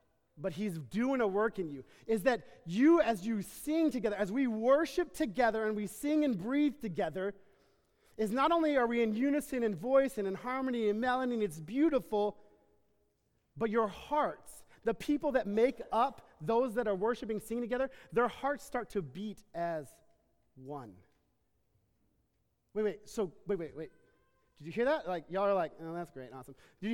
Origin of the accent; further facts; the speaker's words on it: Texas, United States; I'm Texan, and so like we have summer and slightly less hot summer